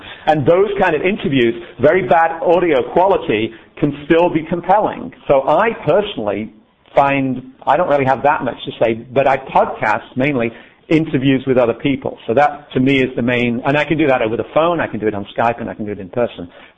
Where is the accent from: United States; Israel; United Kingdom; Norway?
United Kingdom; England; I grew up in England